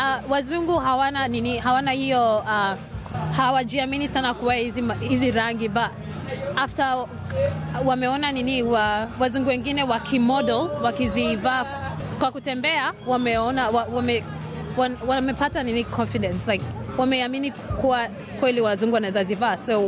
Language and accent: Swahili; Adelaide, South Australia, Australia; natoka Adelaide, South Australia.